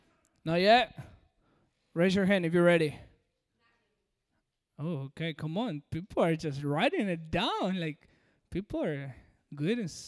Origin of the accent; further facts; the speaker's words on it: Peru; accent: American; When I grew up in Peru, I'm from Peru. I know my accent is pretty American, but, you know. So, I am from Peru.